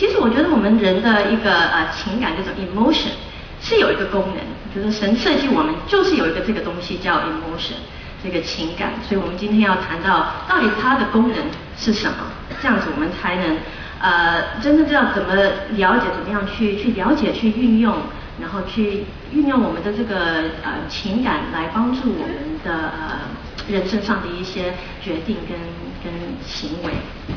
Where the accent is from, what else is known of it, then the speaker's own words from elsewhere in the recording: United States; 是因为我在美国出生长大，我爸爸妈妈是移民来的